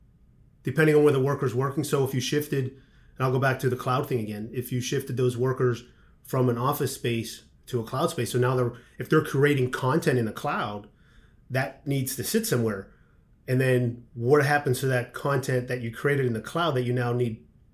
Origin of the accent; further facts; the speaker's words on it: Pittsburgh, Pennsylvania, United States; born there; I was born in Pittsburgh.